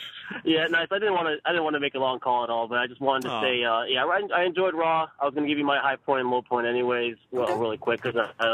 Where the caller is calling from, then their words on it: Orlando, Florida, United States; What up, Hayden? This is … from Orlando, Florida.